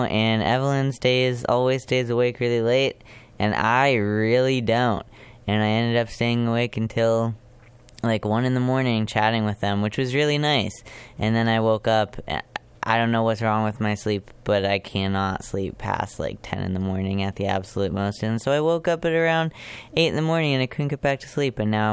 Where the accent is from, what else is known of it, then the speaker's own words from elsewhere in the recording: Toronto, Ontario, Canada; Okay, I grew up in Toronto. When I was 9 years old, I was living in Toronto.